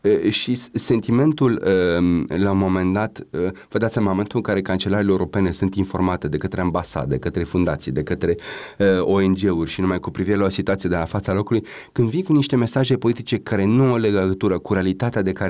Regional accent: Romania; toată lumea spune asta ca român care vorbește în general chestiuni legate de regiune.

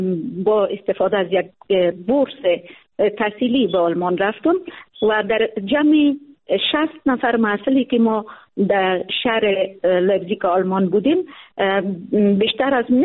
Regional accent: Samangan, Afghanistan

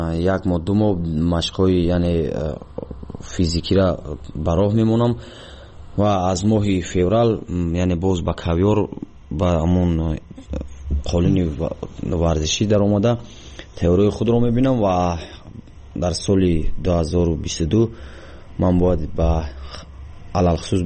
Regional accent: Vanj, Gorno-Badakhshan, Tajikistan; من 1 ژانویه سال 1993 در ناحیه ونج ولایت مقتدری کوهستان بدخشان در جماعت دیهاتی محمد لابلویف به دنیا آمدم

